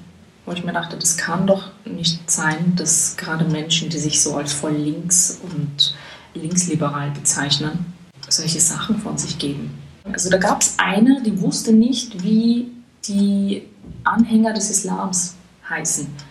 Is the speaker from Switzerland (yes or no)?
no; Vienna, Austria; now in Berlin, Germany; bei uns in Wien